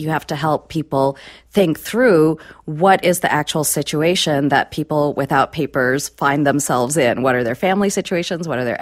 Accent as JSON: {"language": "English", "country": "India", "second_language": "English", "lives_now": "United States", "said": "My own people, I'm Indian immigrant. Indians are the sixth largest group of people without papers in the country."}